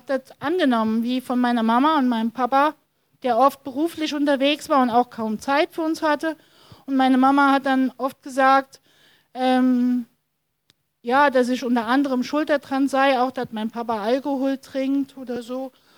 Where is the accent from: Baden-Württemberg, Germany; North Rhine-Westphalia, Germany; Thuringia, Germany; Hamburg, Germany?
North Rhine-Westphalia, Germany; und es gab auch in dem Siegerland, wo ich aufgewachsen bin, ziemlich viel